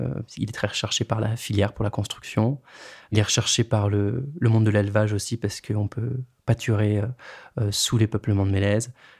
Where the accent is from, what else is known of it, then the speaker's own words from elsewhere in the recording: Grenoble, Auvergne-Rhône-Alpes, France; Alors, moi, je suis originaire de Grenoble à l'origine.